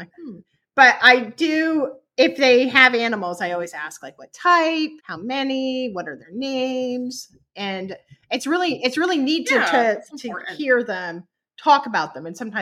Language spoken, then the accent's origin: English; Rhode Island, United States; Some know I'm from Rhode Island.